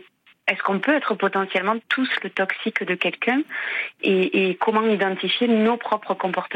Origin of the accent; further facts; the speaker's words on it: Rodez, Occitanie, France; De Toulouse aujourd'hui, mais je suis de Rodez plutôt.